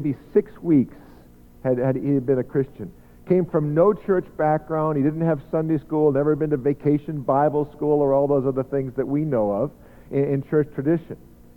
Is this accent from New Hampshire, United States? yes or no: no; Lexington, Massachusetts, United States; I'm from Lexington, Massachusetts, and I was teaching this in my own home church